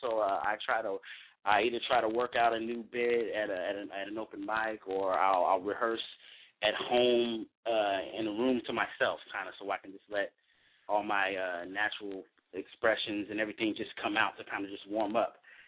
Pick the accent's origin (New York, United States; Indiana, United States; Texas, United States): Texas, United States; now in Sacramento, United States; A lot of my family, I'm from the South of Texas, but I was a military baby growing up, so I ended up here in Sacramento.